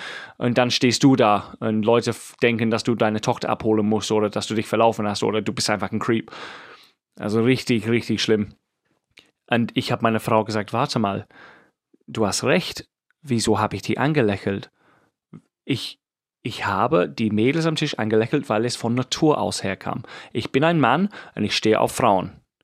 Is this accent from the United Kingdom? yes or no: yes; England, United Kingdom; Ich bin Engländer. In England kriegt man Kinder mit 18, 19.